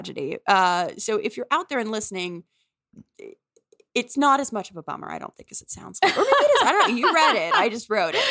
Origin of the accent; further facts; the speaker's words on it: New Orleans, Louisiana, United States; but I'm from New Orleans and I love New Orleans.